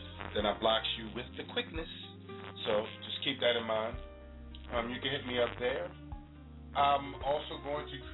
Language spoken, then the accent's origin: English; Baltimore, Maryland, United States; out of my hometown here in Baltimore